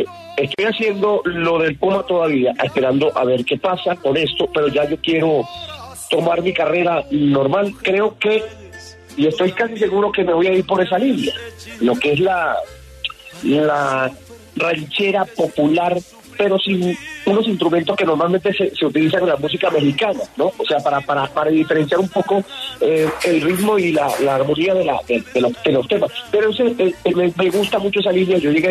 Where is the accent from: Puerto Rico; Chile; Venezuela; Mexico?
Venezuela; moved away as an adult; now in Colombia; yo soy de Venezuela, soy venezolano.